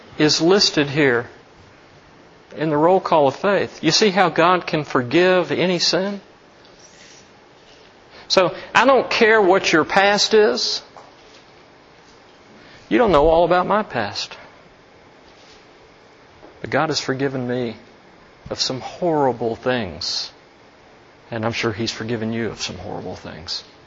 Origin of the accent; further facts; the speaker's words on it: Atlanta, Georgia, United States; I grew up in Atlanta, and I thought, well, how could you march around a city 7 times in a day?